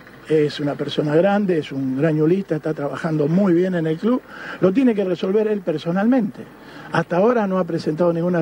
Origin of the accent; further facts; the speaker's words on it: Ñuble, Chile; Competidor no, porque somos todos de Ñuble, él es más de Ñuble a lo mejor que yo.